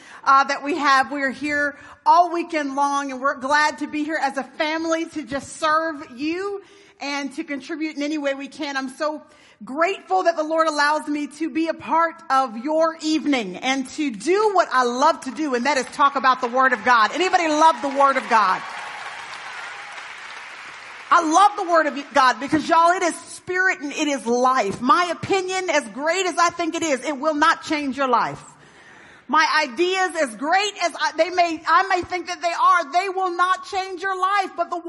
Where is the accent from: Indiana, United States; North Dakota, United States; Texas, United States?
Texas, United States; I'm from Texas.